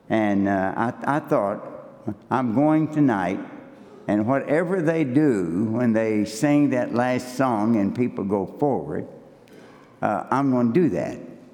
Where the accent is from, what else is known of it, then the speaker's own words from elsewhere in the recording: Kentucky, United States; I was born and reared in Western Kentucky. My dad was a coal miner.